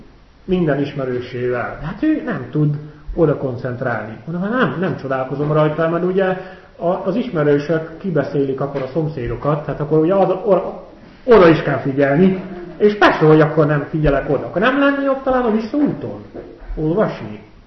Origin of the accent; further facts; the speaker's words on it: Netherlands; Hungarian is a second language; Ez egy ilyen tipikus holland szokás.